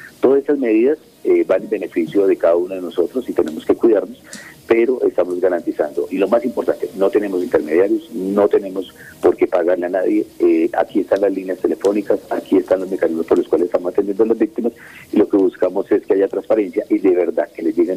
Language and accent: Spanish; Villavicencio, Meta, Colombia; born there; now in Guaviare, Colombia; a pesar de que nací en Villavicencio, el departamento del Guaviare siempre me adoptó